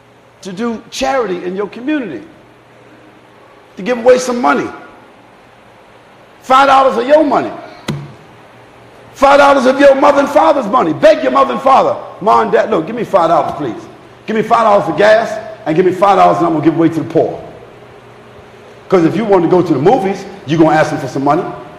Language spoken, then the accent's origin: English; Trinidad & Tobago; My vision as a Trinidadian, as a young person, as a Muslim, this is my vision for Trinidad.